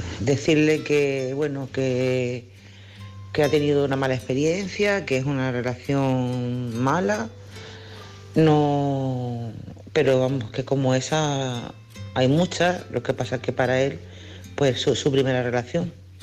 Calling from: Cádiz, Andalusia, Spain; de Cádiz.

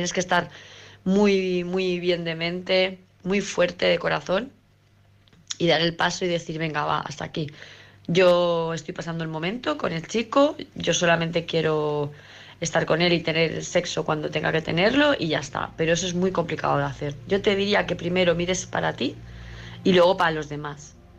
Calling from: Palma, Balearic Islands, Spain; , de Palma de Mallorca.

